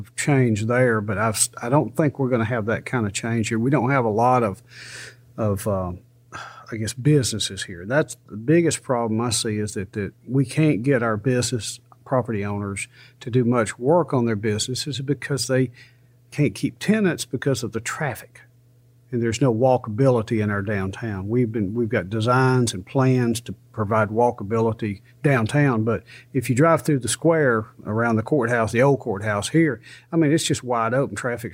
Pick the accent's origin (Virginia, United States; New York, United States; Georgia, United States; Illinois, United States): Georgia, United States; Dawsonville; I'm from Dawson, but we're just the fastest driving people.